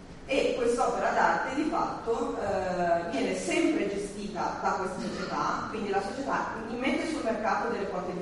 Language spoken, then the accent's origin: Italian; Genoa, Liguria, Italy; Sono molto fiera del fatto da genovese